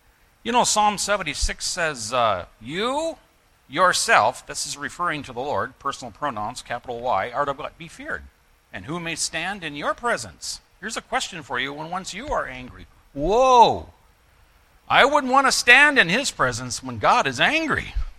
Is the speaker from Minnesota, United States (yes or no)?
yes; Minnesota, United States; As I mentioned, I'm from the Iron Range. I don't know how many times I died up there, could have died.